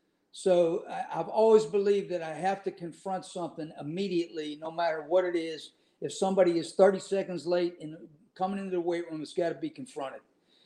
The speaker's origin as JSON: {"language": "English", "region": "West Virginia", "country": "United States", "said": "I'm from West Virginia, Pennsylvania area. You know, both my grandfathers were coal miners."}